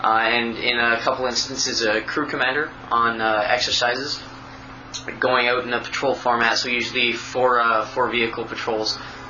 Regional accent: Surrey, British Columbia, Canada; Well, I was raised in Surrey, and I currently live in the Lower Mainland area in Burnaby.

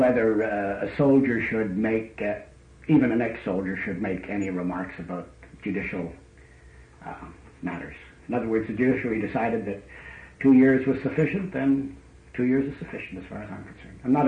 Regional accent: Canada; Never been more proud of being a Canadian soldier than I was during the October crisis.

